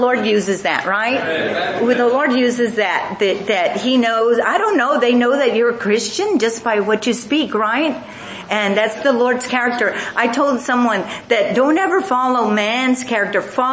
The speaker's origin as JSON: {"language": "English", "region": "Texas", "country": "United States", "said": "I'm American. We're from the United States. We're missionaries here. And they're saying, where are you from? Texas."}